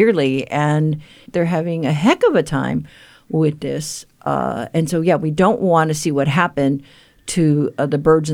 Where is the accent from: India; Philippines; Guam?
Guam; where I grew up in Guam